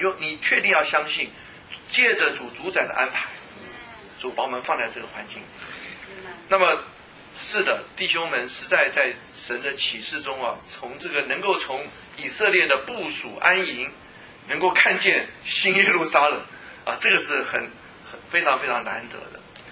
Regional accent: China; 那我们中国人就是说有边读边，无边读中间

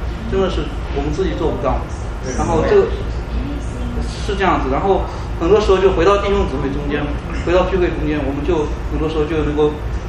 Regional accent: China

